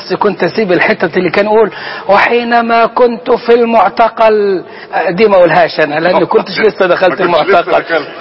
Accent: Sohag, Sohag Governorate, Egypt; كان لسه أشرطة الشيخ ما نزلتش الصعيد وأنا من أبناء سوهاج

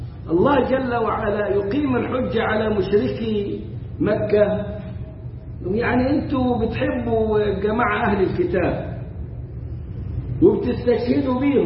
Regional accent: Egypt; عندنا في مصر يقولوا

